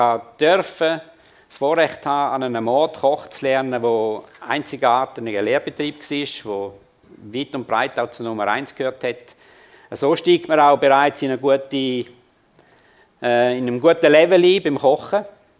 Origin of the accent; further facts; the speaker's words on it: Gommiswald, St. Gallen, Switzerland; Ja, also aufgewachsen bin ich also in Gommiswald, Turbetal.